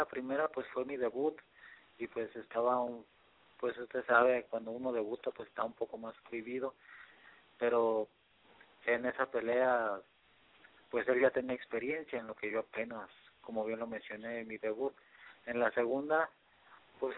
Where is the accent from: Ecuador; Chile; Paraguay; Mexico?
Mexico; pues como todo mexicano, pues quisiera que ganara